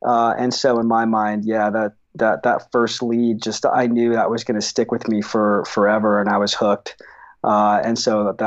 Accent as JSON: {"language": "English", "town": "Seattle", "region": "Washington", "country": "United States", "tie": "born or raised there", "said": "I grew up in Seattle in the 70s. My dad was a climber in the Pacific Northwest"}